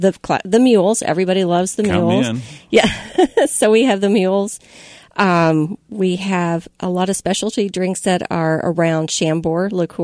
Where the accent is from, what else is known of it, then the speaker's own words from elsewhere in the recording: Kentucky, United States; Yes, coming from my home state.